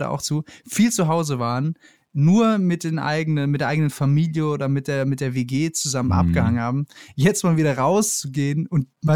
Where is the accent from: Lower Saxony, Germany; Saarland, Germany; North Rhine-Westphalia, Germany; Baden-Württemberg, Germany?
Baden-Württemberg, Germany; Heidelberg; ich war in Heidelberg und das ist ja meine Heimatstadt.